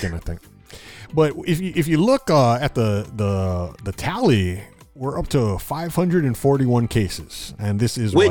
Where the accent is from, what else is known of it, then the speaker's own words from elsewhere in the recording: Hawaii, United States; And you have the right as a Hawaiian to go to the beach.